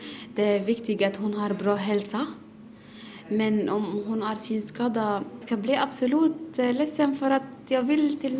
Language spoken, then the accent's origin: Swedish; Syria; Swedish is a second language; now in Sweden; I mitt hemland det var svårt att jag går själv, speciellt att jag är en kvinna. I Syrien fanns det inte hjälpmedel för sin skada